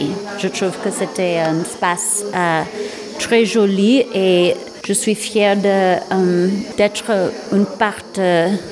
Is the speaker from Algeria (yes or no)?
no; United States; French is a second language; now in France; Oui, je suis des États-Unis avant.